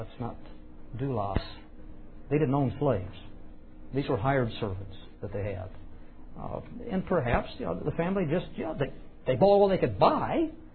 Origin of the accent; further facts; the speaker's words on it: Kansas City, Missouri, United States; moved away; Look, I came from Kansas City out here in 1980. In Kansas City, I have, my mother is still there.